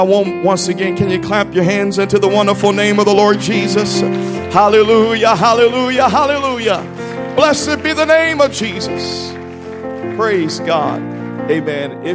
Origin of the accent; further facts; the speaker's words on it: Tennessee, United States; Now I'm from Tennessee, so that's Mississippi. Good people.